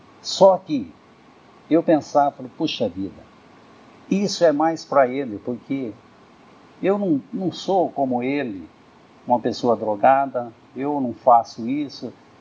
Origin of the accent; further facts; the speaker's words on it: Piracicaba, São Paulo, Brazil; eu sou de Piracicaba, trabalhava com artesanato